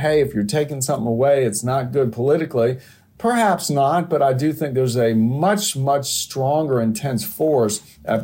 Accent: Virginia, United States; and certainly my home state of Virginia recently

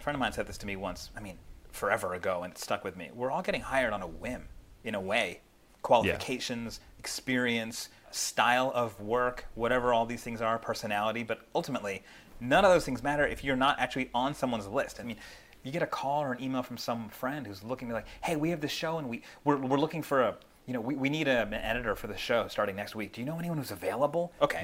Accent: Philadelphia, Pennsylvania, United States; I mean, look, I'm from Philadelphia, so I'm not, like, I grew up here.

